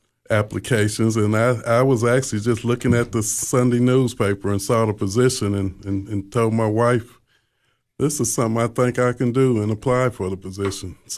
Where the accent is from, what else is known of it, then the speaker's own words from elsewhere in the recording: Nashville, Tennessee, United States; I grew up in Nashville. I was born in Nashville. I finished high school in Nashville, attended college in Nashville pretty much all my life.